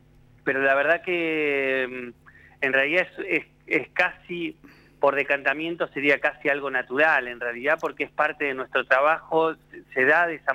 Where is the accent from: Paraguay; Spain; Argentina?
Argentina; Tandil, Buenos Aires Province; Yo formé la compañía cuando llegué a Tandil, allá por el 2015. Yo soy de Tandil, pero bueno, estuve estudiando muchos años en Buenos Aires y volví en el 2015 a Tandil.